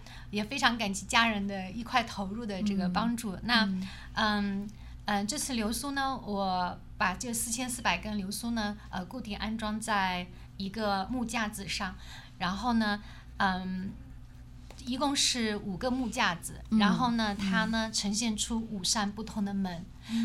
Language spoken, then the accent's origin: Chinese; Suzhou, Jiangsu, China; 这个线呢也是我从中国苏州我的家乡特地买过来的